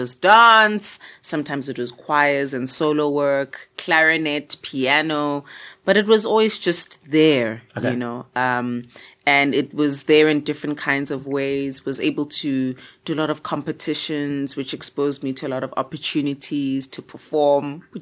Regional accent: Pietermaritzburg, KwaZulu-Natal, South Africa; also born or lived in Durban; I was born in Durban, Overport, KwaZulu-Natal, South Africa, raised in Pietermaritzburg, which is like maybe 45 minutes away from where I was born, in a township called Imbali, Ewan.

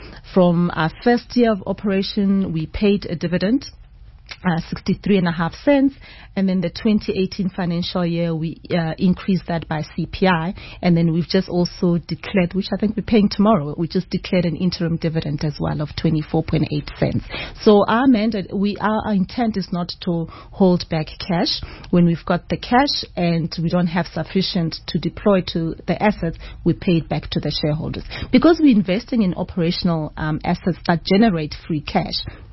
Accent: South Africa; I mean, because we are South African, it only made sense that we start at home where we understand, you know, the environment.

